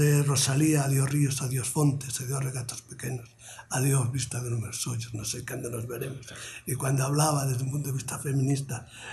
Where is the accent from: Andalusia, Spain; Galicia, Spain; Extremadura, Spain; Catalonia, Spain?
Galicia, Spain; soy gallego, pues aquello de gallego universal